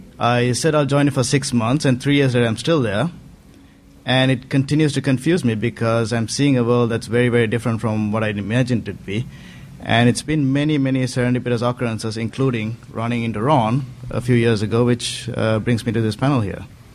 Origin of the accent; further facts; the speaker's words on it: Sri Lanka; now in United States; I grew up in Sri Lanka, and we had a war going on. So I ended up in the U.S. one way or the other.